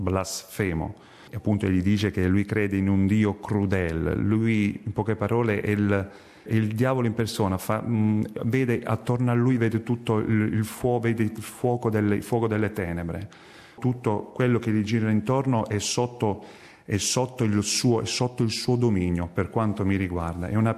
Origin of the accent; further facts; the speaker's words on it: Ostuni, Apulia, Italy; Per quanto riguarda la Puglia, io sono molto attaccato alla mia terra perché, vabbè, chi non lo è, però Ostuni, io sono di Ostuni.